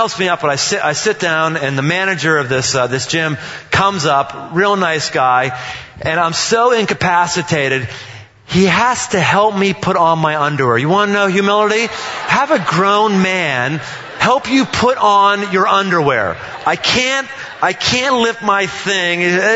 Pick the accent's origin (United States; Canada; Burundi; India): United States; Pittsburgh, Pennsylvania; I come from Pittsburgh.